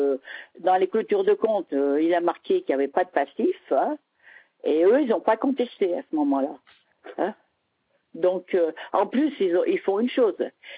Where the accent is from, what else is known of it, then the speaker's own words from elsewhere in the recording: Marsac, Nouvelle-Aquitaine, France; Je suis de la Creuse.